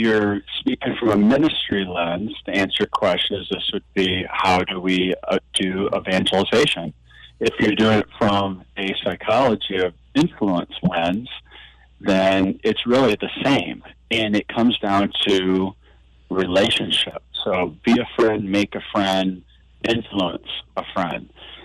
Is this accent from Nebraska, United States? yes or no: yes; Omaha, Nebraska, United States; We're from Omaha all the way across the country.